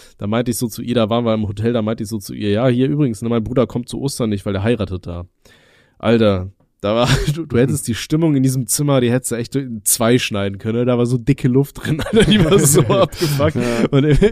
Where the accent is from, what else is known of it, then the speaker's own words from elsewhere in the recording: Aachen, North Rhine-Westphalia, Germany; Ich bin ja in Aachen aufgewachsen